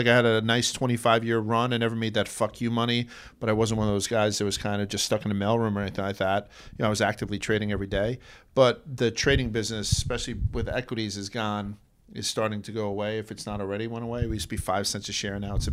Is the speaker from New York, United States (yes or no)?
yes; Brooklyn, New York, United States; Brooklyn. I was born and raised in Brooklyn, went to school in Manhattan, and now I live in northern New Jersey with my wife and 3 kids.